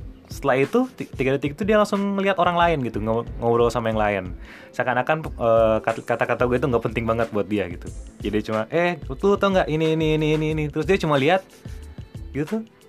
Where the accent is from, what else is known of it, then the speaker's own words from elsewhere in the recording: Manado, North Sulawesi, Indonesia; belum begitu terkenal juga di kota gue, yaitu di Manado ya.